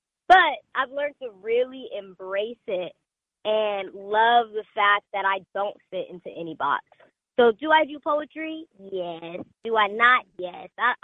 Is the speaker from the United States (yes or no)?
yes; Rialto, California, United States; also born or lived in San Bernardino; So I was born in San Bernardino, but I was raised in Rialto. It's like a sister city right next to it.